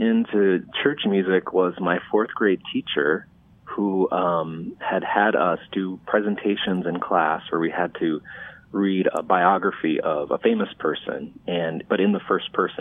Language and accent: English; Minnesota, United States; also born or lived in Miami, United States; I was born actually in Miami, Florida. And when I was very young, we moved to a small town in southern Minnesota. So I was raised in this small town